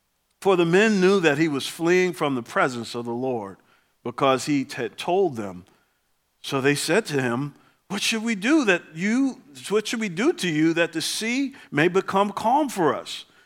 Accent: East Coast, United States; Now, growing up on the East Coast, bear with me, this is a long illustration, but I'm going somewhere with this.

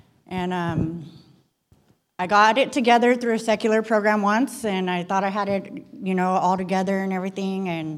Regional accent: Fresno, California, United States; I'm 43 years old. I'm from Fresno.

